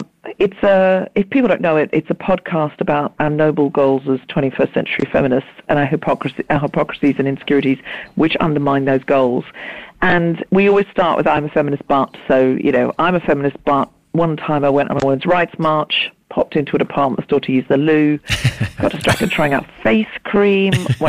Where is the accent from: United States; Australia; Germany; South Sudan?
Australia; because I was raised in Australia